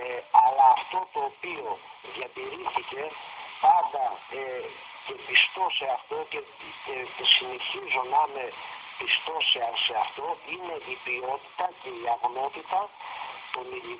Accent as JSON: {"language": "Greek", "country": "Greece", "tie": "born or raised there", "said": "η πατριαρχική οικογένεια όπως μεγαλώσαμε πιο παλιά στην Ελλάδα πριν από δεκαετίες"}